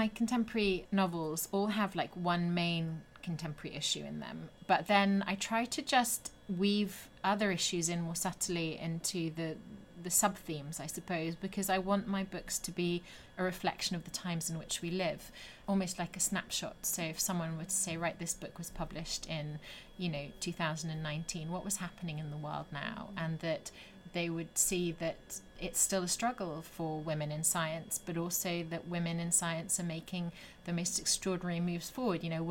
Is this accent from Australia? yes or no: no; France; also born or lived in Germany / Switzerland; now in United States; I was raised in France and Germany and Switzerland, and now I'm in America.